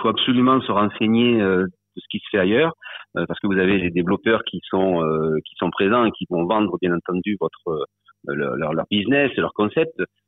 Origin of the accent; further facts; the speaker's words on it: Alès, Occitanie, France; Je suis enfant d'Alès et je connais très, très bien la ville.